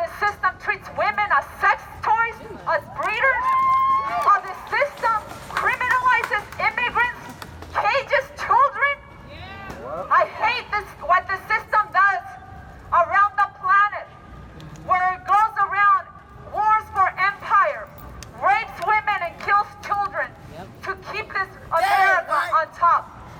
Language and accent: English; Los Angeles, California, United States; I'm here from Los Angeles because I was inspired by everyone here who has taken to the streets